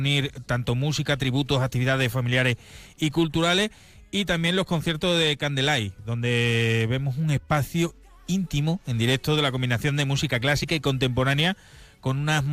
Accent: Villar del Rey, Extremadura, Spain; Que en mi pueblo, en Villar del Rey, hay dos eventos.

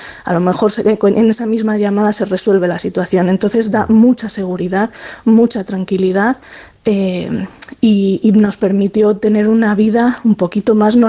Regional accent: Madrid, Community of Madrid, Spain; en nuestro caso somos de los privilegiados, somos de Madrid

